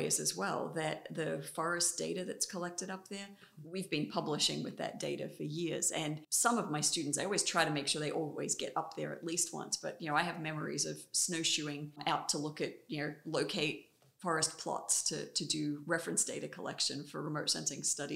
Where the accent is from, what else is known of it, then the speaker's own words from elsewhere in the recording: Australia; But growing up in Australia, there's sort of a different, everybody doesn't have to go to university.